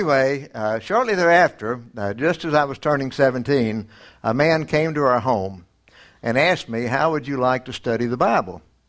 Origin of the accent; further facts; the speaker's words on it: Pine Bluff, Arkansas, United States; And so I was from Pine Bluff, Arkansas, and this was down below Warren, a little community down there.